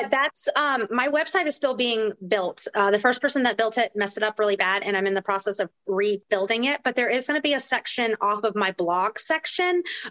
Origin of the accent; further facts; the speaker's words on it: South Carolina, United States; I did. Yeah, I'm from the East Coast.